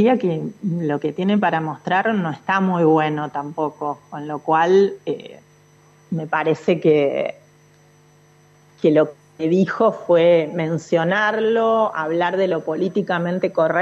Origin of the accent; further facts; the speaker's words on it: Buenos Aires, Argentina; ese centralismo porteño, y lo digo como porteña